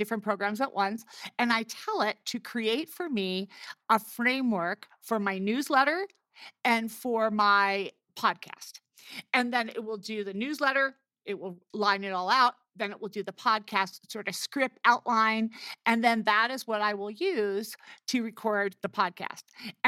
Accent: New Jersey, United States; I'm from New Jersey. I talk really fast.

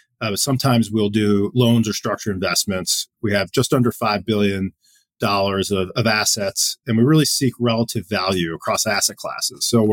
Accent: Cleveland, Ohio, United States; So, you know, first of all, I grew up in Cleveland, Ohio, and I have the affliction of being a diehard Cleveland sports fan.

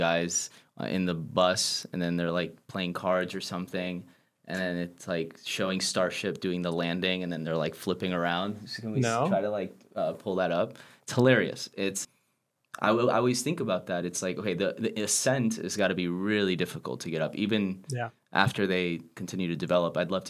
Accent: Florida, United States; Growing up, I had a very unique name growing up in Florida

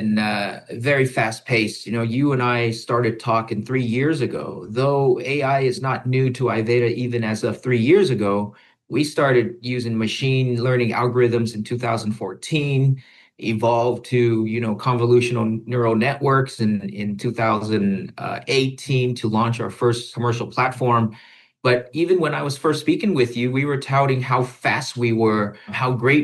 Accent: Vietnam; Saigon fell to communism in April 1975. I was born in November. So very different. Those few months, the country flipped. So I was South Vietnam.

